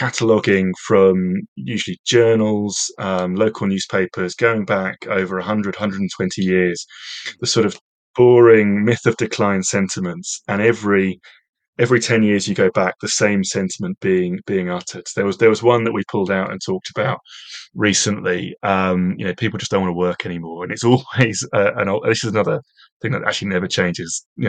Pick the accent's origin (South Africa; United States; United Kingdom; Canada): United Kingdom; yes, I'm British, but also I'm European too.